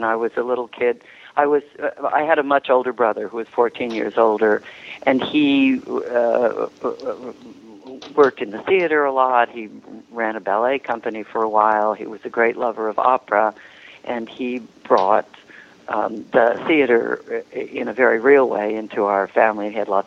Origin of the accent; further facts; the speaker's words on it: Oakland, California, United States; also born or lived in San Francisco; I was born in San Francisco in 1945. My dad was in the war in the Pacific, and I grew up in the Bay Area, finally we moved in the sixth grade. We moved to Oakland on Fruitvale Avenue